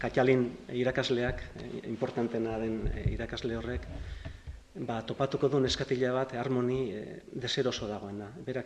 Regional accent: Ordizia, Basque Country, Spain; born there; Ez ni Ordizian jaio naiz.

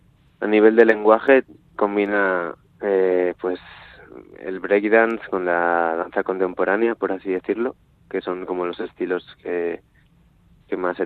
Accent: San Sebastián, Basque Country, Spain; born there; mi madre es de Donosti, yo nací en San Sebastián también, y mi padre es japonés. Entonces tengo como una mezcla ahí de genética.

